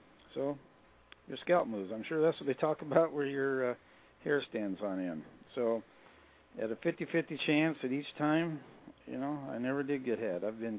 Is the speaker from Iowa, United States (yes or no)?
yes; Iowa, United States; Maybe because I grew up in Iowa, but, you know, it's warmer, it's more peaceful.